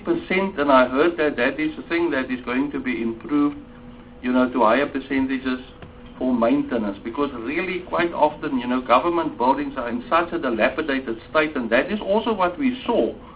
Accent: Western Cape, South Africa; I haven't seen so much poverty in my life. I'm from the Western Cape. So I haven't seen poverty like that.

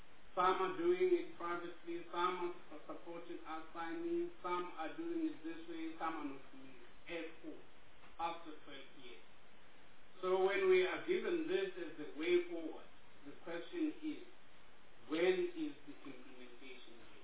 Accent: Uganda; To be precise, I come from Uganda. That is where the president of the country comes from.

